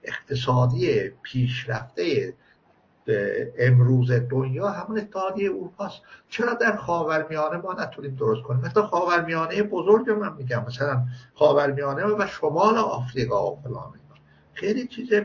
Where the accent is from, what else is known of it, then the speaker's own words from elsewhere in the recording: Iran; مثلا ما که ترک هستیم چون من از ظاهرا به اسلام میگن آه اینا از نژاد به اسلام چیز هست، یه اختای تختای هست، خب من چه کار کنم؟ من ایرانی میدونم اصلا خودم رو، فقط آذربایجان نه، من در هر نقطه ایران خانه من